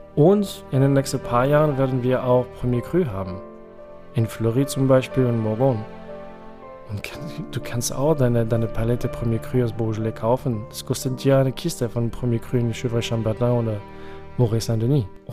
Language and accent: German; New Zealand; German is a second language; ich komme aus Neuseeland.